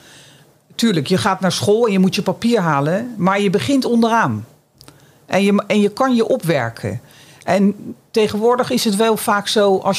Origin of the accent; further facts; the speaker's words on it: Scheveningen, South Holland, Netherlands; En als ik dan vertelde dat ik uit Scheveningen kwam... nou, dat hoorden ze natuurlijk ook wel aan mijn stem.